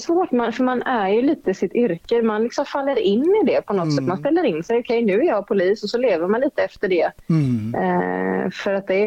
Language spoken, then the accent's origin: Swedish; Gothenburg, Västra Götaland County, Sweden; jag spelade mycket för att jag var från Göteborg